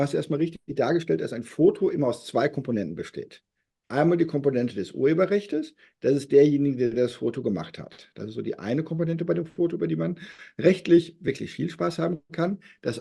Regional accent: North Rhine-Westphalia, Germany; born there; now in Berlin, Germany; ich bin gebürtiger Westfale und lebe in Berlin.

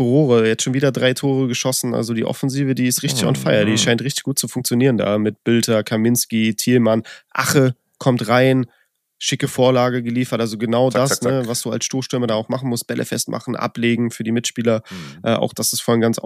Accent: Cologne, North Rhine-Westphalia, Germany; born there; Ich als gebürtiger Kölner

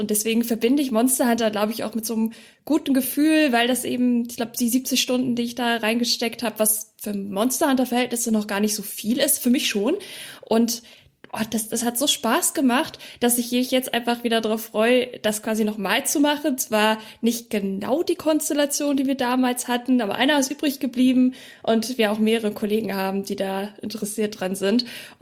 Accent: Schleswig-Holstein, Germany; ich komme ja aus dem Norden eigentlich, also Schleswig-Holstein, das klingt, als müsste es da liegen.

